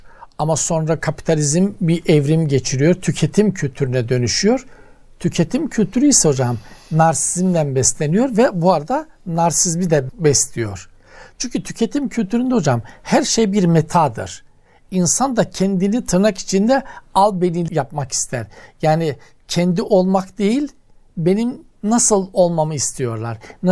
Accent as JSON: {"language": "Turkish", "region": "Black Sea Region", "country": "Turkey", "said": "bizim Karadeniz'de hocam yol tarifi sordukları zaman ha orada dedikleri zaman anla ki hocam epey gideceksin."}